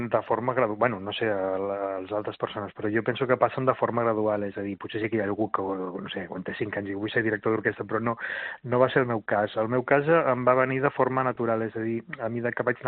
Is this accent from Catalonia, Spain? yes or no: yes; Sant Pere de Ribes, Catalonia, Spain; born there; jo sóc nascut a Sant Pere de Ribes, de fet encara hi visc ara, i és un poble relativament petit dins el que és la província de Barcelona, està a prop de la costa